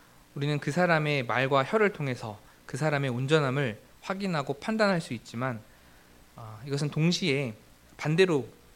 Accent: Ganghwa, Incheon, South Korea; 저는 이제 어렸을 때 강화도에서 살았기 때문에 사실 말의 입에 재갈을 물리는 것보다 이제 소의 코에 그걸 뭐라고 표현하는지 모르겠지만 코걸이를 꿰서 이제 그걸 가지고 이렇게 통제하는 그런 모습이 조금 더 이렇게 생생하고 익숙한 것 같습니다.

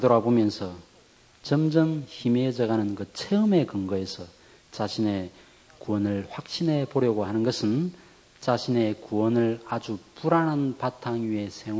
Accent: South Korea; 한국 사람으로서 예를 들어서 미국 시민권을 받는다고 해서

